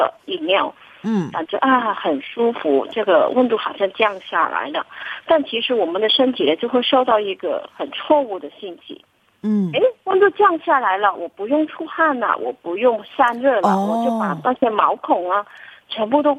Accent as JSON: {"language": "Chinese", "region": "Guangdong", "country": "China", "said": "我们广东人呢"}